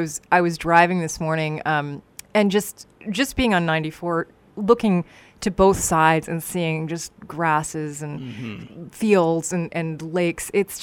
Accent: New York City, New York, United States; now in West Central Minnesota, United States; And I'm from New York City, and I moved to West Central Minnesota 6 years ago.

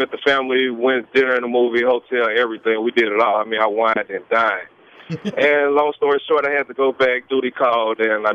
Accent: Arkansas, United States; now in Madison, United States; No, I'm actually in Madison. I said Arkansas. I'm from Arkansas.

